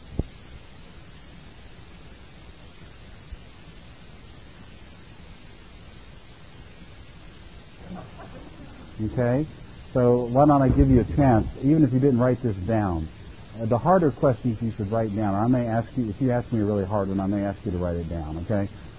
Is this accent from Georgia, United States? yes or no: no; Roanoke, Virginia, United States; So like people ask me, where are you from? I say, Roanoke, Virginia. I spent most of my life in Roanoke, well, not quite half of my life now, in Roanoke, Virginia.